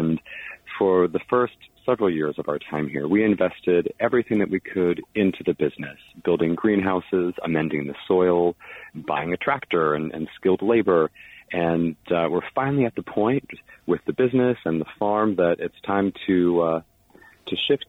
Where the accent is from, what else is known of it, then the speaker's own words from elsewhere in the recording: North Dakota, United States; growing up in North Dakota, I had one idea in my head of what farms looked like.